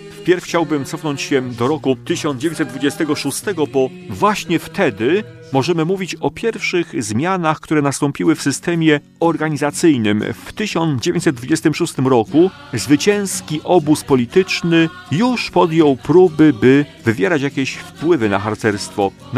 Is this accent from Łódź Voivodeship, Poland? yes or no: yes; Błaszki, Łódź Voivodeship, Poland; moim rodzinnym miasteczkiem są Błaszki